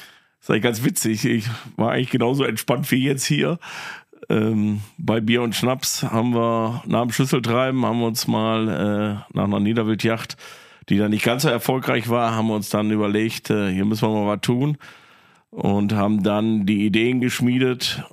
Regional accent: Krefeld, North Rhine-Westphalia, Germany; Ich komme aus Krefeld oder wir kommen aus Krefeld, wie der Name Krefelder Fuchsfalle ja schon sagt.

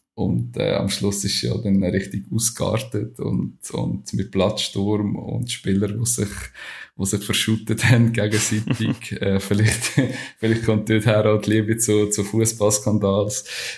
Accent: Dulliken, Solothurn, Switzerland; Wie du schon angetönt hast, komme ich aus Dulika oder bei Dulika aufwachsen, wohne mittlerweile in Olten.

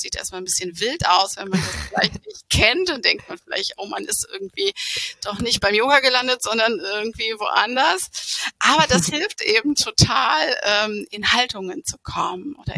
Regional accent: Neuss, North Rhine-Westphalia, Germany; Ich komme aus Neuss zwischen Köln und Düsseldorf und ich bin, warte, 46

